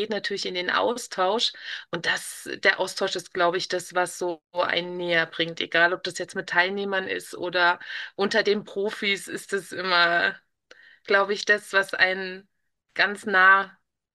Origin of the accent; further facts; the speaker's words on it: Bavaria, Germany; Ich bin wohnhaft in Gieching, also ich komme aus der Münchner Ecke.